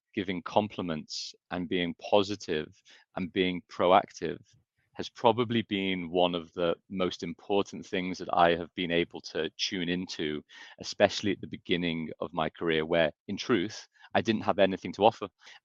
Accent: Liverpool, North West England, United Kingdom; You know, I grew up in Liverpool.

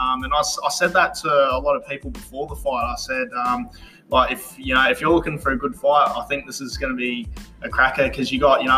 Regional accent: Gold Coast, Queensland, Australia; I was born on the Gold Coast at the Gold Coast Hospital

